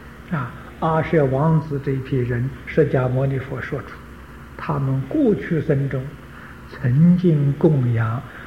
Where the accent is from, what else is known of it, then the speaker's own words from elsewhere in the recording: China; 我们中国人最喜欢念的《金刚经》